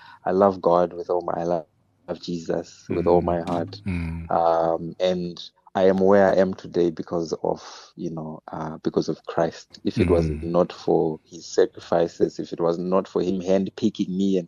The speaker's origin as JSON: {"language": "English", "country": "Zimbabwe", "tie": "born or raised there", "said": "Zimbabwean, born and bred in Zim."}